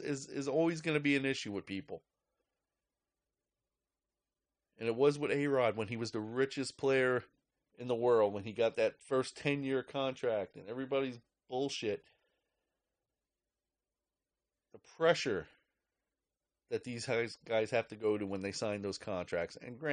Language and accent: English; New York, United States; I was born in New York, spent the first few years of my life there, grew up in the streets. Most of you people are still there. New York is tough.